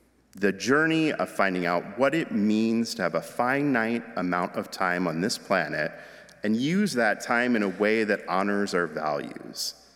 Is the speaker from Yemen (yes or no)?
no; New Jersey, United States; Now, I grew up in New Jersey. There aren't oranges growing on trees.